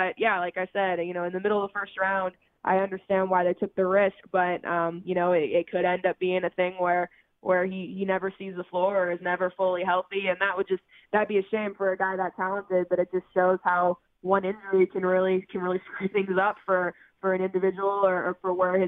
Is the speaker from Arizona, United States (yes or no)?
yes; Phoenix, Arizona, United States; now in Denver, United States; But yeah, born and raised in Phoenix, graduated from Arizona State, and then have worked in Beaumont, Texas, and then Oklahoma City